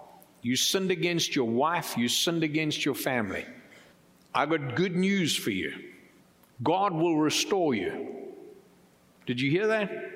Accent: United States; So as a Christian, as an American, I'm going to vote.

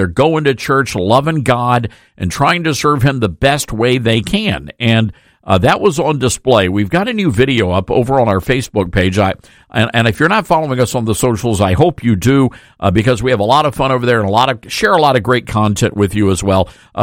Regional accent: Memphis, Tennessee, United States; I'm born and raised in Memphis and lived in Middle Tennessee, East Tennessee, and of course back home in West Tennessee.

